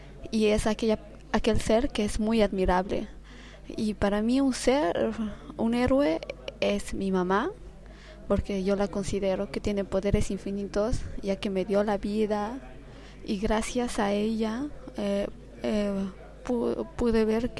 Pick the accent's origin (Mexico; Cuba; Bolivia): Bolivia; vengo de Bolivia.